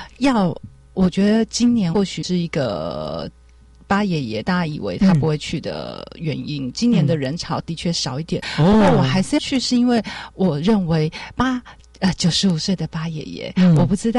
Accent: Taiwan; 我们台湾人

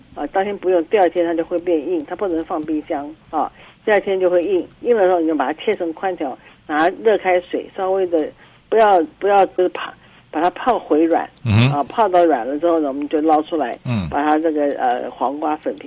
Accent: Taipei, Taiwan; 沙茶酱是我们中国人比较，我尤其是台湾人特别喜欢一个酱料啊。

